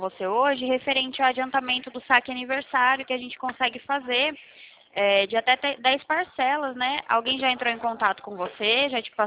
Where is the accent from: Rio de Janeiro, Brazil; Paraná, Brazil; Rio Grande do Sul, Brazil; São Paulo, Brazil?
São Paulo, Brazil; Eu sou aqui do estado de São Paulo.